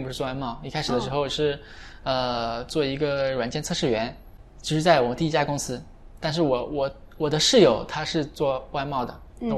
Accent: Jilin, China; now in Zhongshan, China; 我老家在吉林省。

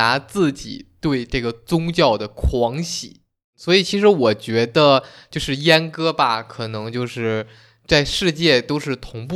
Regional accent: Langfang, Hebei, China; 我是河北廊坊的，就是我们在北京的隔壁。

